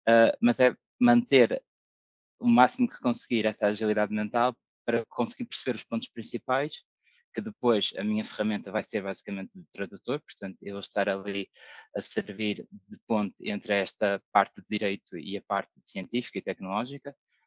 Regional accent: Paredes, Porto, Portugal; escolhe um curso mais perto de casa, sou de Paredes

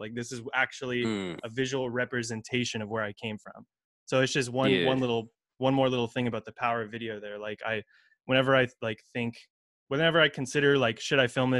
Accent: California, United States; now in Chico, United States; I'm from the Bay Area, but I went to school in Chico and graduated, and now I'm living and working here, kind of based here. My family's from the East Bay though, so I'm always back and forth.

